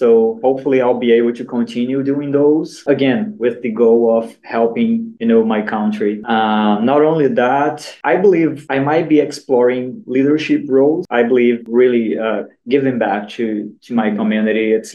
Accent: Brazil; English is a second language; I come from Brazil, right? It's a tropical country.

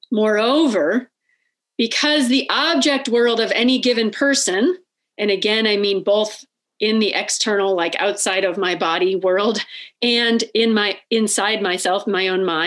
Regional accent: United States; I was raised in the United States. Both of my parents were raised in the United States, right?

